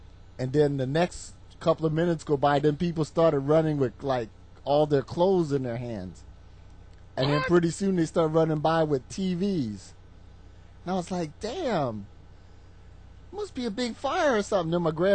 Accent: Baltimore, Maryland, United States; guaranteed the game because I'm from Baltimore, Johnny U.

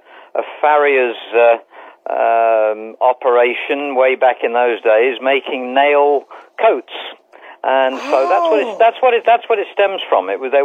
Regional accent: England, United Kingdom; born there; I'm a dual national. I'm an American that was born in England, and both my parents are American.

